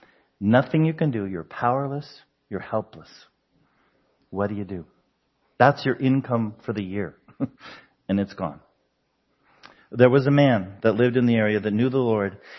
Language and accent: English; Denver, Colorado, United States; All right, I grew up in Denver. And you always tell directions by the mountains because they're always there.